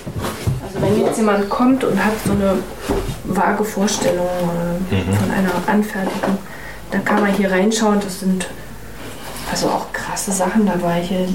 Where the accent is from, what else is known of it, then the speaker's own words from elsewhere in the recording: Erfurt, Thuringia, Germany; Ich bin in Erfurt aufgewachsen und habe meine Christenlehre in der Ägidienkirche verbracht.